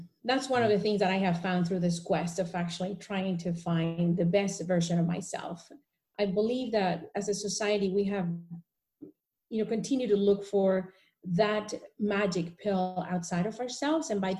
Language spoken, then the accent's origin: English; Mexico City, Mexico; I'm from Mexico City, so you know that. I may not be saying that right.